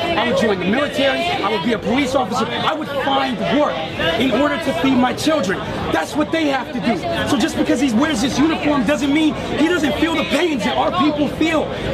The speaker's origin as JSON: {"language": "English", "town": "Los Angeles", "region": "California", "country": "United States", "tie": "born or raised there", "said": "I grew up in South Central Los Angeles when the Rodney King riots happened."}